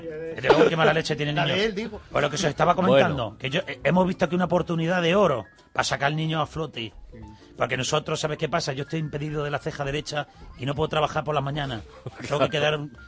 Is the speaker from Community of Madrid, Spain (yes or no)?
yes; Madrid, Community of Madrid, Spain; Porque nosotros venimos del barrio de Pan Bendito.